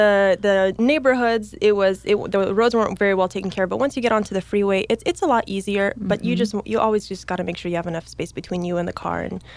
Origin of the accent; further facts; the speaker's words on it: Oregon, United States; also born or lived in North Dakota; I was born and raised in Oregon, same as my husband. And after we got married, we spent 5 years in North Dakota, started a trucking business.